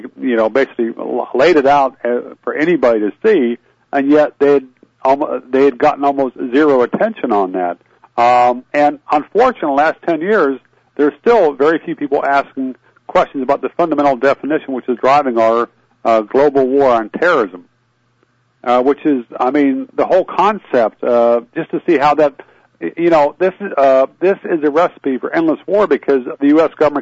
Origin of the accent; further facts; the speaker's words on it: Virginia, United States; I was raised in the Shenandoah Valley, in an area that was famous for the fighters of John S. Mosby during the Civil War.